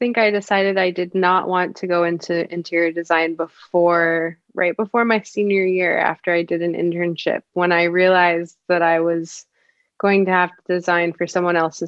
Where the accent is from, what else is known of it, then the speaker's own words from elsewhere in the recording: Connecticut, United States; I am from Connecticut.